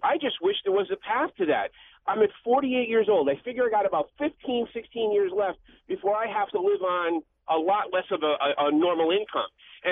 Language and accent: English; Connecticut, United States; So I grew up in Connecticut, lived here, lived through the blizzard of 77. I'm 48 years old